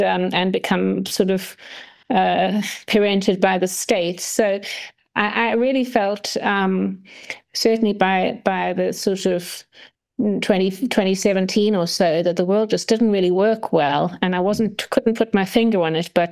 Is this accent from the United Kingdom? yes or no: no; South Africa; My background is I grew up in South Africa. Well, I was born there and my ancestry is there. And I studied there.